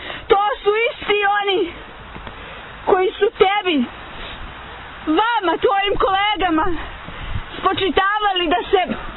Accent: Montenegro; Ovdje kod nas u Crnoj Gori nije uobičajeno da se žene opraštaju.

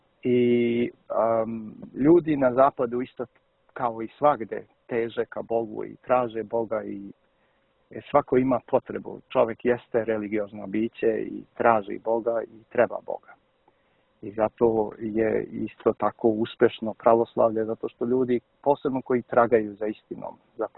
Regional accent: Germany; moved away; Ja sam sam rođen na zapadu, rođen sam u Nemačkoj, odrastao sam tamo.

